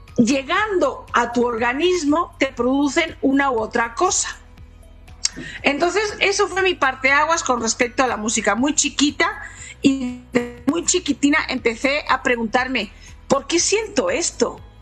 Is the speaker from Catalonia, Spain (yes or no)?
yes; Barcelona, Catalonia, Spain; also born or lived in Valencia; Yo nací en Valencia, España, y desde muy chiquita me fui a vivir a Barcelona.